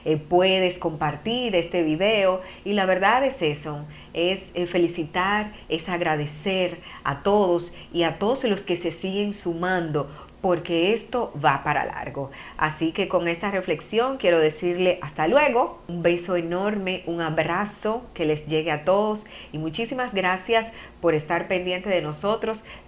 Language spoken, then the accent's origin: Spanish; Dominican Republic; Y este es el momento que nosotros como dominicanos pues hagamos lo propio.